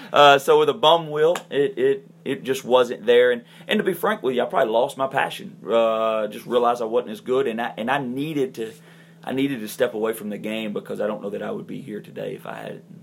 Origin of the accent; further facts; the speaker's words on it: Albertville, Alabama, United States; I grew up in Albertville, Alabama, which I'm very proud of, 20,000 people and passionate, rabid fan base for their high school athletics.